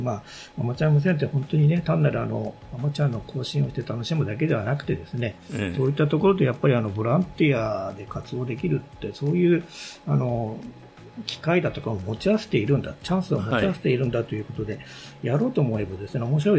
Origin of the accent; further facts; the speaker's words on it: Iwate, Japan; now in Funabashi, Japan; もともとはね、7の岩手出身なんですけど、今は船橋の方にね住んでおります。